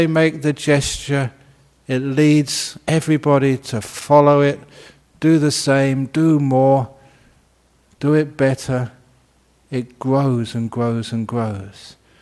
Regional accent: England, United Kingdom; You know, I grew up in Northern Europe, you know, in England, and January, February, everything is so dead.

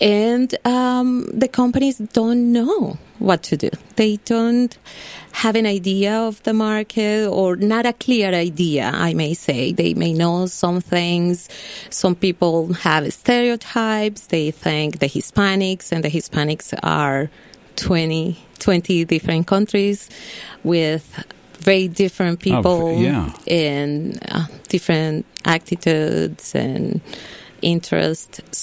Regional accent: Colombia; I am from the interior. My city is in the mountains. It's about 1.5 miles up.

